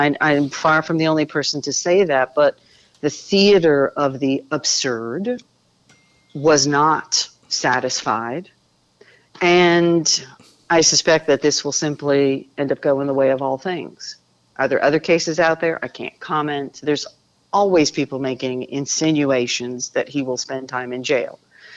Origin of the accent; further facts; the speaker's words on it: New Jersey, United States; Well, I grew up in North Jersey in the 80s at a time when Donald Trump was referred to as the Donald.